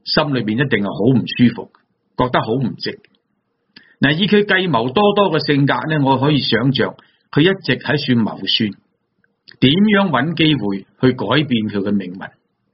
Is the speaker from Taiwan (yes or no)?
no; China; 我们中国人的传统是这样，希伯来人的传统更是这样